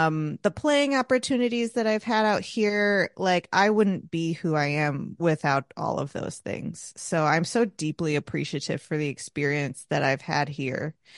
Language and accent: English; Connecticut, United States; Like I'm from Connecticut, obviously, and Becky's from Michigan.